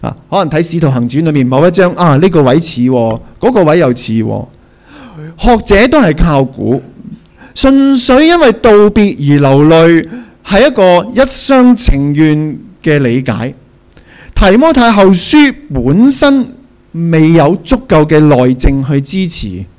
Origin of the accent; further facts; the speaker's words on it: Hong Kong; 过去咧我哋以为只要我哋香港人吓默默耕耘，我哋就会揾到工作